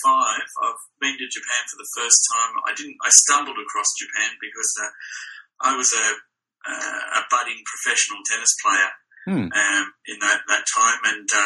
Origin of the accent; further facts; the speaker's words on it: Australia; being an Australian, we like our beer